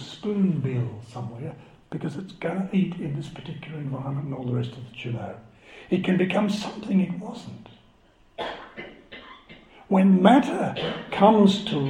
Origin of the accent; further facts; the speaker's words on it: Australia; If you're not embarrassed by being an Australian, I don't know what you're reading or who you're watching